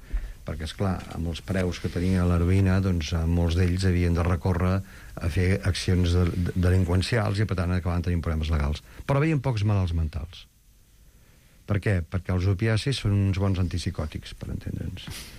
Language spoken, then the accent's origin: Catalan; Berga, Catalonia, Spain; Jo sóc de Berga, podríem parlar del Berguedà